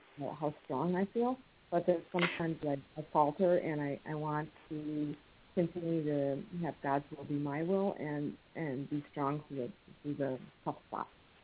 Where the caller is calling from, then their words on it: Illinois, United States; I'm calling from Illinois.